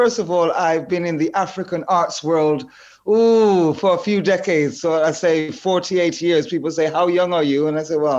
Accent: Jamaica; I'm a Jamaican who identified myself as an African first.

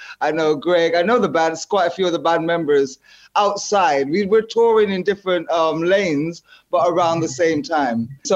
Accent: Jamaica; I'm a Jamaican who identified myself as an African first.

